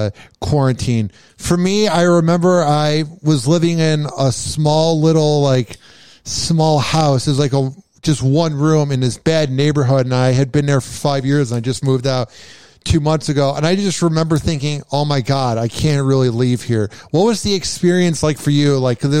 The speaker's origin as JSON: {"language": "English", "town": "Chicago", "region": "Illinois", "country": "United States", "tie": "born or raised there", "lives_now": "Florida, United States", "said": "And for me, growing up in Chicago, where it was sunny sometimes, but I was surrounded by trees in my house, the sun being out all the time, 6 years later, man, my brain cannot comprehend it."}